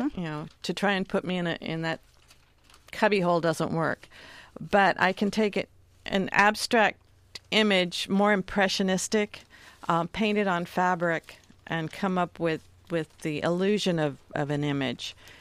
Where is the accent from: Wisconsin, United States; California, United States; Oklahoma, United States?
California, United States; San Diego; also born or lived in Memphis; now in Astoria, United States; I came up from San Diego, of all places.